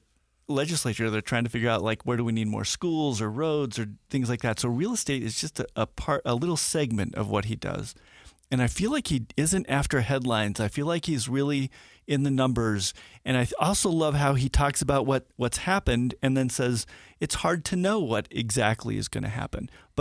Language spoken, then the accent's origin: English; Burbank, California, United States; I grew up in Burbank, California.